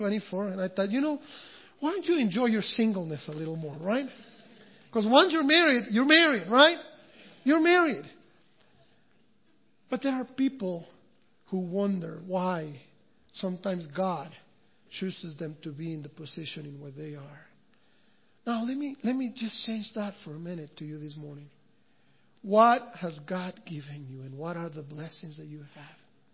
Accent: Mexico; I tell you this because I am from Mexico. And I am here and I am blessed to be here at this point in time in my life.

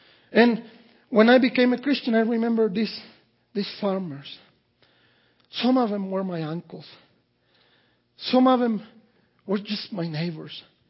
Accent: Mexico; English is a second language; now in United States; We experience to see things that I never even dreamed of growing up in Mexico.

